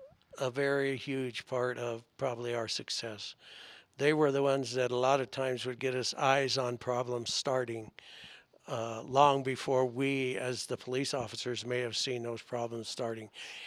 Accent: England, United Kingdom; now in United States; I'm from England. They'd never believe this.

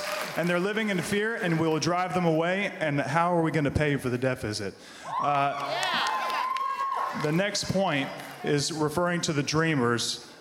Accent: Bentonville, Arkansas, United States; I'm from Bentonville.

